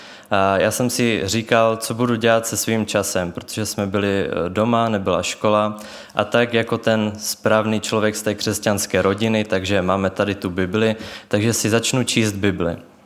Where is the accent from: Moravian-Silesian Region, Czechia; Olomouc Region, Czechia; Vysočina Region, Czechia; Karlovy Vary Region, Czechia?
Olomouc Region, Czechia; Olomouc; jsem z Olomouce a možná jste zaslechli celé moje jméno